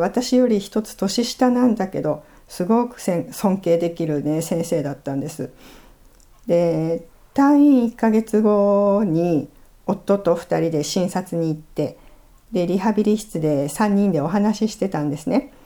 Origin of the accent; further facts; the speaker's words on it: Fukuoka, Japan; 確かに博多っ子気質で、まあ、口調はきつい方だとは思います。